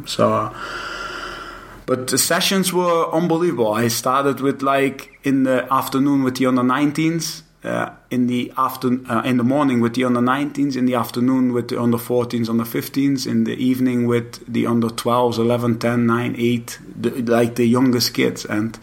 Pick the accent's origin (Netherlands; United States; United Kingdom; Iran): Netherlands; that's something I never witnessed before because I come from Holland.